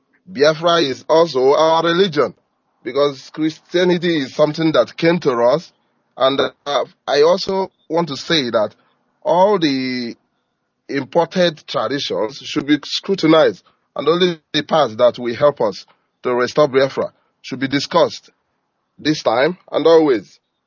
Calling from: China; I'm calling from China.

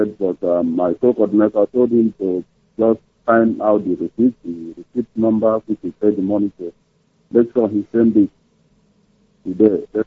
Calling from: Germany; I'm calling from Germany.

